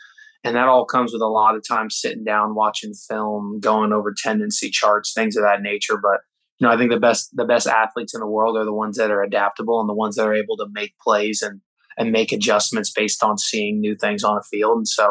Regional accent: Florida, United States; You know, I grew up in Florida. In Florida, football is king.

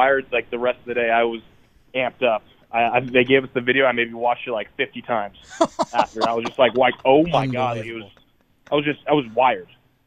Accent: California, United States; born and raised in the Bay Area

